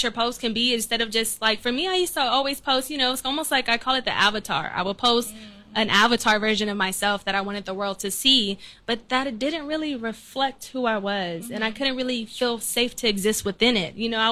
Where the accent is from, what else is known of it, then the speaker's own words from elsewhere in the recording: Oakland, California, United States; I was originally born in Oakland, California. East Oakland, to be exact.